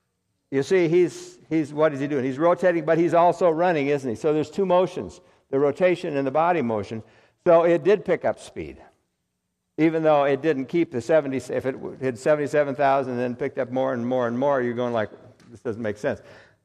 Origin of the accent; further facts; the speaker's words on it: Minnesota, United States; I was raised in Minnesota, and you walk through the forest in the fall, and it's leaves, inches and inches of leaves.